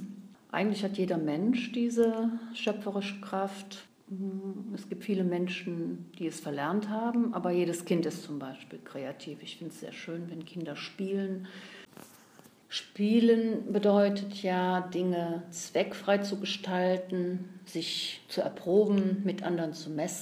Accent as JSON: {"language": "German", "town": "Cologne", "region": "North Rhine-Westphalia", "country": "Germany", "said": "Dann würde ich mir als Kölnerin mal wünschen, dass alle Kölner im nächsten Jahr mal ins Museum kommen"}